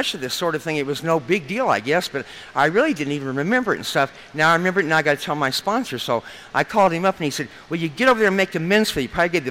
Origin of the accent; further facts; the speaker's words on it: Lincoln, Nebraska, United States; You know, I grew up in Lincoln, Nebraska. I come from a wonderful home there in Lincoln, Nebraska.